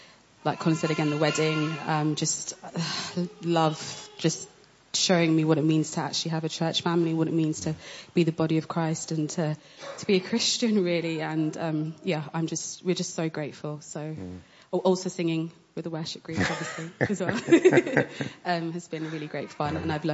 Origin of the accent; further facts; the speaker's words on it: London, United Kingdom; I grew up in London, so I mean, it's kind of going back home almost